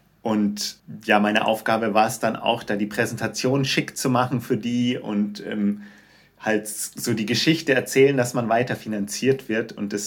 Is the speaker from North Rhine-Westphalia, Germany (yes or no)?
no; Bavaria, Germany; Und ich komme aus der Nähe von München.